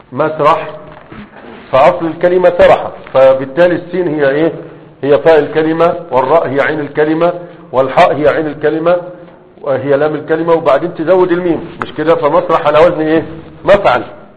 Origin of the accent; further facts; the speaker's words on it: Egypt; ربما مش موجودة عندك لكن كانت موجودة عندنا في مصر في بداية في بداية المسرح